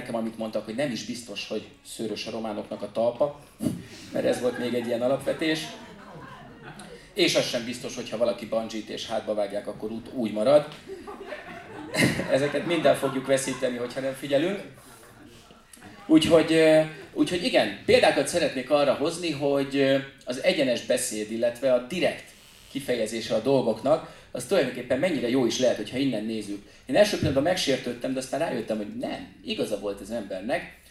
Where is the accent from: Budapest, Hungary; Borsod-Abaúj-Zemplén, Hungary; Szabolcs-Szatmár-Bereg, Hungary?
Budapest, Hungary; Én ott nőttem fel Rákoskeresztúron, nem tudom ez kinek van meg. Annyira távoli lakótelep, ezt lényegében Zajfogónak oda kirakták Ferihegy elé.